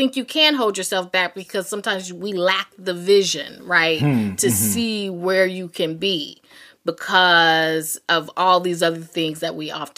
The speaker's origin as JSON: {"language": "English", "region": "the South", "country": "United States"}